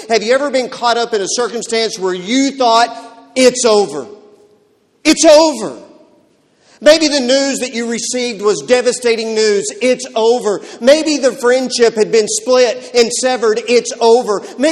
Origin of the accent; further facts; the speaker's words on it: Lubbock, Texas, United States; When I was a kid, I grew up in West Texas, as Russ already told you, and living in Lubbock, probably maybe once, twice a year, you'd get a great snow.